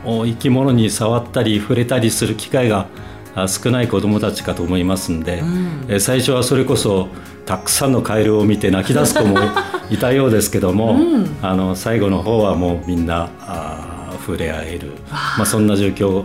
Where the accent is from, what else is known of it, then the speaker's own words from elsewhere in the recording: Tsukanoyama, Niigata, Japan; 生まれも育ちも塚の山出身でございます。